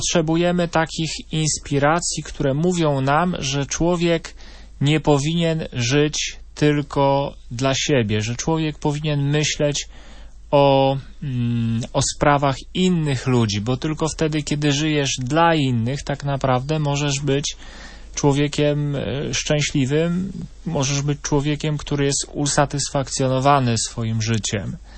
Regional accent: Lubaszowa, Lesser Poland, Poland; w tym maleńkim światku mojej rodzinnej miejscowości, mój tatuś jest już od wielu, wielu lat sołtysem Lubaszowej

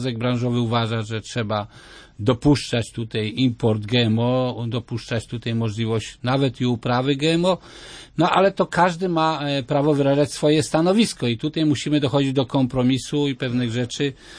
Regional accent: Lublin Voivodeship, Poland; jak na naszej ziemi lubelskiej, z której pochodzimy tutaj z kolegą Antoni

